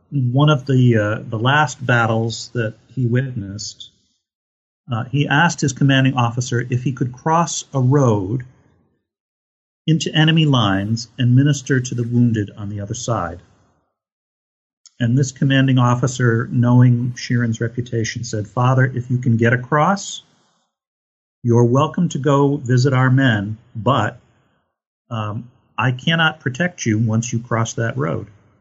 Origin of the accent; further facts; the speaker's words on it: the North, United States; As I mentioned at the outset, I'm from the North, and my people fought in the Civil War, just as Southerners fought for their cause as well.